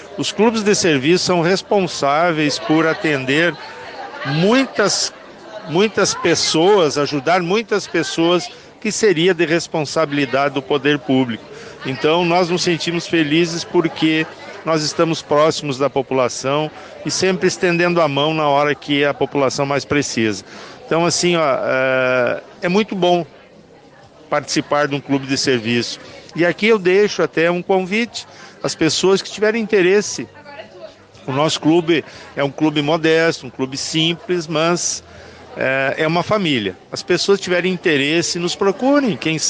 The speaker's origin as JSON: {"language": "Portuguese", "region": "Rio Grande do Sul", "country": "Brazil", "said": "É só sendo gaúcho mesmo para poder resistir com tudo isso."}